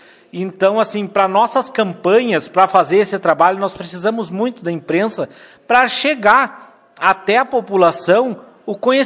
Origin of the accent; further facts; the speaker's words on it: Bom Jesus, Rio Grande do Sul, Brazil; now in Lagoa Vermelha, Brazil; Eu não sou de Lagoa Vermelha, sou de Bom Jesus, mas hoje me sinto como lagoense pela receptividade que a Lagoa Vermelha teve comigo. Hoje já há 18 anos estou em Lagoa Vermelha, tenho minha residência fixa, meu trabalho aqui em Lagoa Vermelha.